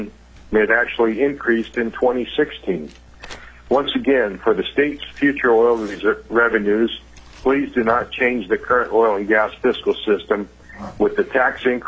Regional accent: Alaska, United States; calling from Anchorage. I'm testifying for myself in opposition to HB 111. I grew up on the Kenai Peninsula and graduated from UAF.

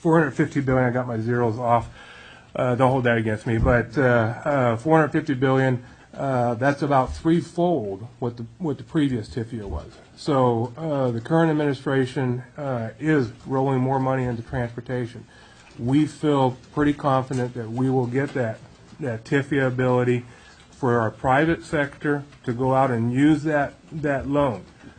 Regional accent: Glennallen, Alaska, United States; I grew up in Alaska. I've seen Anchorage grow from hardly anything. I grew up in Glen Allen.

